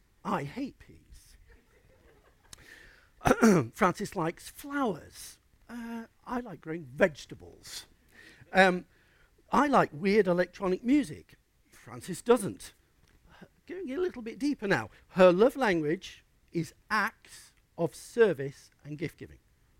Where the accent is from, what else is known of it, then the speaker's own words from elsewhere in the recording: Yorkshire and the Humber, United Kingdom; Can I stop being a Yorkshireman? A white, male, ship-loving, cricket-loving, non-pea-eating person.